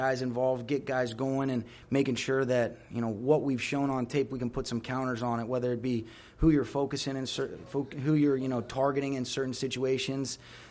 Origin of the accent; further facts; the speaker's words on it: Atlanta, Georgia, United States; just growing up in the Atlanta area